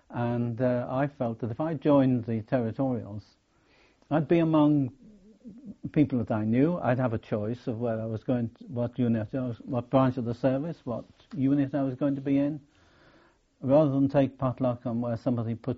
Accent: Liverpool, North West England, United Kingdom; I was born in Liverpool, on a notable date, really, 1st of January, 1920.

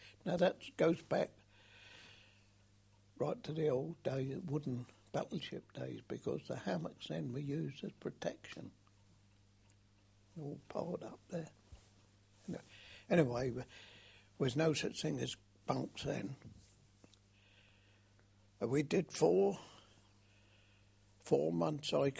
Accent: London, United Kingdom; In my case, I came from London, so, of course, I got Chatham.

